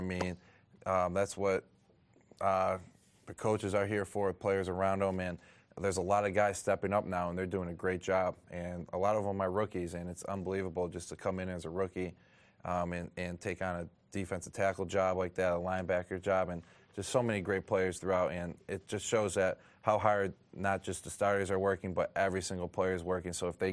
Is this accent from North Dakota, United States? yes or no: no; Buffalo, New York, United States; Well, I'm from Buffalo, New York, so I was a big Bills fan.